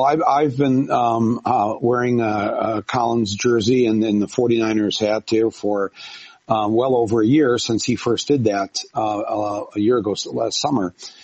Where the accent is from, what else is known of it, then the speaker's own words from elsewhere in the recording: Michigan, United States; now in New York, United States; I've come from Michigan to New York to do the show. I come from the Brexit states out there